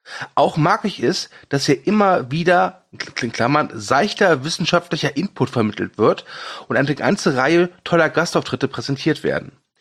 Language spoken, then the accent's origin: German; North Rhine-Westphalia, Germany; Aber ich komme aus dem Pott